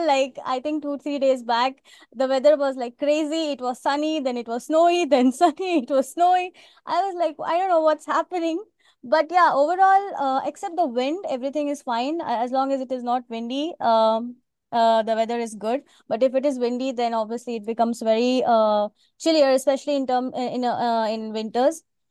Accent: India; moved away as an adult; So I'm from India. I came here in the year 2022, in fall, September

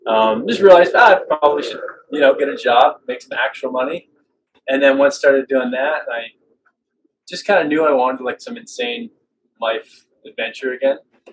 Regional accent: Vancouver, British Columbia, Canada; So I'm from Vancouver. And it's just mountains. It's beautiful. You can do a million different outdoor activities in a single day.

